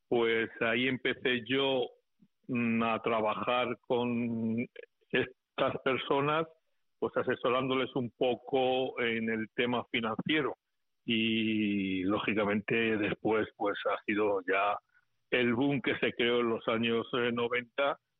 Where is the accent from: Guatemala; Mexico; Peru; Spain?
Spain; Madrid, Community of Madrid; yo nací en Madrid, en un barrio que se llama Chamberí. Es un barrio muy céntrico de Madrid, muy castizo. Empecé a estudiar en Madrid, hice mi bachillerato en Los Salesianos.